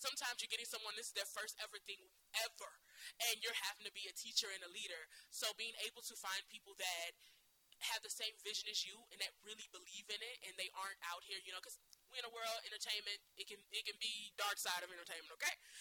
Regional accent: Baton Rouge, Louisiana, United States; now in Chicago, United States; Like, I moved here. I'm from Baton Rouge, Louisiana. My culture is completely different than the culture of Chicago.

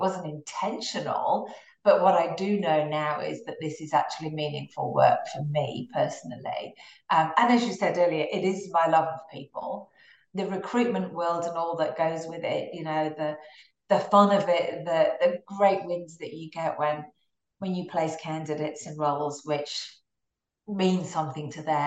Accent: England, United Kingdom; now in Australia; So here I am in Australia now, absolutely loved Australia. And I feel as Australian as I do English now.

